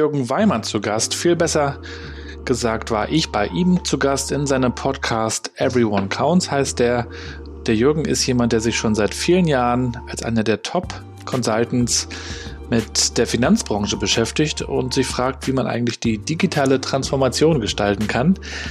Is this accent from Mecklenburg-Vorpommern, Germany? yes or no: yes; Rostock, Mecklenburg-Vorpommern, Germany; ich bin Rostocker Jung, 80er Jahrgang